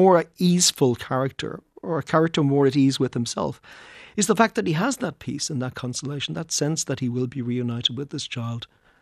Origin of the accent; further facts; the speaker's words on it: Ireland; And I think being Irish, we've always had an Irish artists have always been fascinated